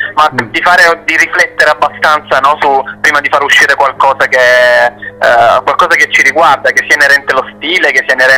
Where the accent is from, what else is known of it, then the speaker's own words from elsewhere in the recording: Apulia, Italy; ho scelto proprio di fare delle riprese nel mio paese e poi spostarci anche verso le spiagge magnifiche di San Foca, Torre dell'Orso. Sono comunque zone molto vicine a dove vivo.